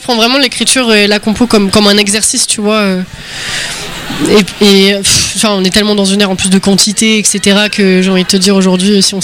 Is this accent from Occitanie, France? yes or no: no; Paris, Île-de-France, France; now in Normandy, France; je viens de Paris en vrai, tu vois. Donc voilà, mais la Normandie m'a adoptée et pour l'instant, je m'y sens pas trop mal